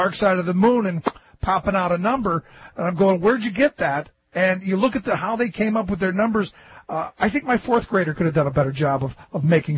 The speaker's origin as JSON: {"language": "English", "town": "Cleveland", "region": "Ohio", "country": "United States", "tie": "born or raised there", "said": "Look, I grew up in Cleveland, Ohio. Liquor was an impulse item."}